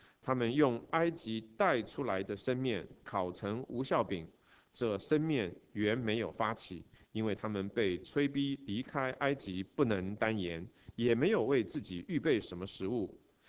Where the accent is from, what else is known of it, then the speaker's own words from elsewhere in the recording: China; 我想我们中国人最了解了，因为差不多就是我们中国人贴春联